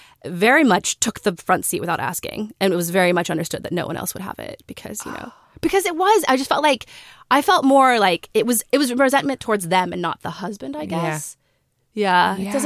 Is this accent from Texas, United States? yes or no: yes; Texas, United States; her bachelorette party was going to be like in Santa Fe, and we're from Texas.